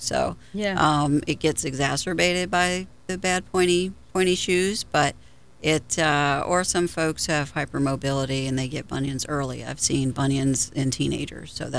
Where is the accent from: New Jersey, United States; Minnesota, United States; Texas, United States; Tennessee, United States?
Tennessee, United States; also born or lived in New York; I was born in New York and raised in Tennessee, and then I did my medical school at the University of Tennessee in Knoxville.